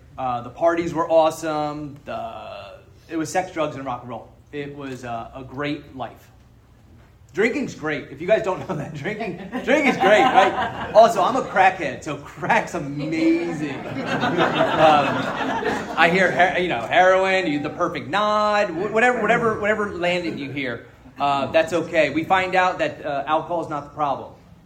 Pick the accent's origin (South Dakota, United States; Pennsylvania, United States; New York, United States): Pennsylvania, United States; Philadelphia; born there; So I was born in Philadelphia, and I had a kind of a picture-perfect family.